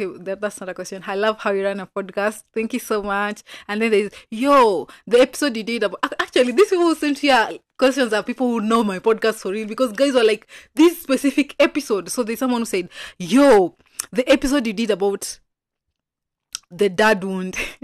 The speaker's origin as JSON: {"language": "English", "town": "Kisumu", "region": "Kisumu County", "country": "Kenya", "said": "I wanted to sound like other podcasters, like podcasters from Nairobi, because at the time I was from Kisumu, from Maseno."}